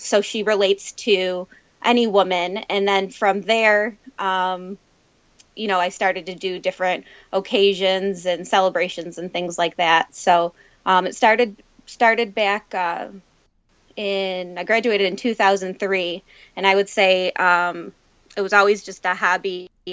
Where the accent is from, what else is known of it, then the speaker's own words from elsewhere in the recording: Rochester, New York, United States; I moved back to my hometown of Rochester, New York, and opened a small shop in the village of Spencerport.